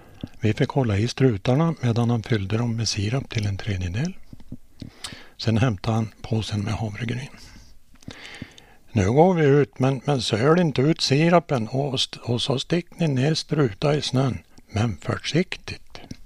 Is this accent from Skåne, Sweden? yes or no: no; Hörnefors, Västerbotten County, Sweden; Det var året var 1947 och då bodde jag i Hörnefors. Och där föddes jag 6 år tidigare. Och vår familj bodde i ett litet hus vid Hörnån.